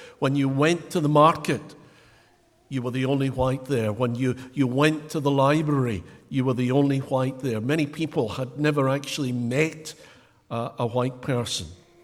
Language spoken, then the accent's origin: English; Scotland, United Kingdom; If you're in a store and you say to someone, "I'll meet you on the first floor," as a Scot, you mean, "I'll meet you one floor up."